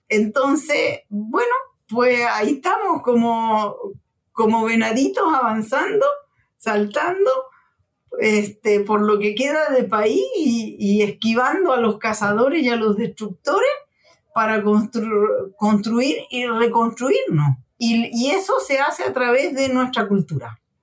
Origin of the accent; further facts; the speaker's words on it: Mexico; de hecho me vine huyendo de México a Barcelona, luego me voy a Chile y salgo huyendo de Chile para México